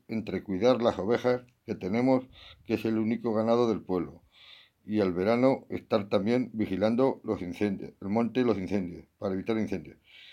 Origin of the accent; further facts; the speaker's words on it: Teruel, Aragon, Spain; born there; nací en Teruel y vivo en Portalrubio, un pueblo en medio del sistema ibérico y con un clima duro y poca gente.